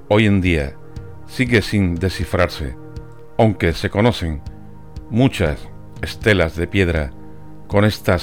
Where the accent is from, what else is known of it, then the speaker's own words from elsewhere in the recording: Andalusia, Spain; ¿acaso no seguimos siendo andaluces porque llevemos pantalones vaqueros?